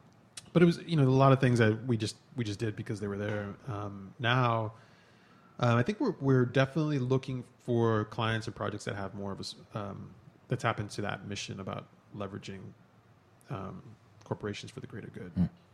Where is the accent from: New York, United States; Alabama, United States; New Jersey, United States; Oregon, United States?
New York, United States; Queens; I grew up in Queens, New York. This little neighborhood called Belrose, New York, which is like far out east and close to Long Island, actually. And it was a really working class neighborhood.